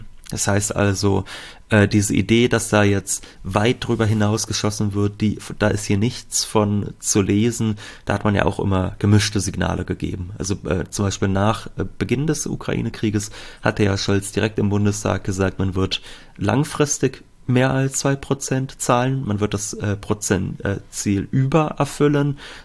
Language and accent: German; Berlin, Germany; am 16. Januar bin ich in Berlin, also in der Stadt, wo ich herkomme.